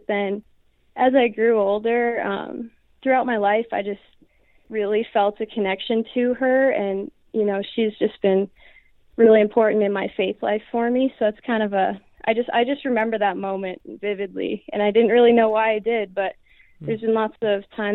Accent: Fargo, North Dakota, United States; born there; now in Bismarck, United States; I was born in Fargo, North Dakota, and then moved to a couple different states after that, and now we're back in North Dakota, in Bismarck, actually.

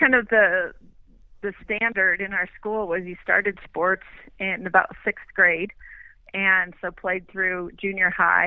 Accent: Crawford, Nebraska, United States; also born or lived in Lincoln; I was born in Lincoln, Nebraska, and was raised in Crawford, Nebraska, so the very opposite end of the state from where I was born. I was raised in the northwest panhandle of the state, close to Mount Rushmore.

